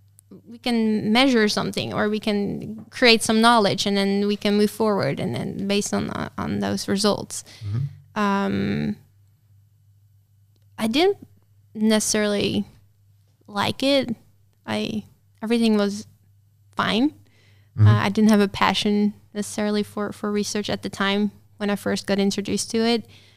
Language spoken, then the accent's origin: English; Almere, Flevoland, Netherlands; English is a second language; Because I was very focused on internships in my hometown, because then I could spend more time in the relationship. All my internships have been mostly in Almere.